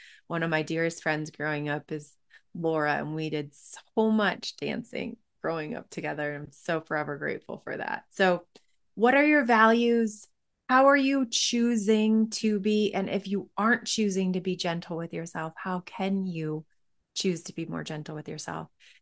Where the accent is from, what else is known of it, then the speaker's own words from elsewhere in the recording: Michigan, United States; I grew up in Michigan and we always used to say April showers bring May flowers.